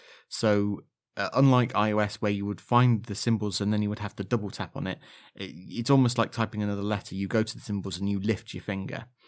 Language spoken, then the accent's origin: English; East Midlands, United Kingdom; accent: Leicestershire; even with my slightly Leicestershire accent, but Leicestershire is a place in the UK for those outside of the UK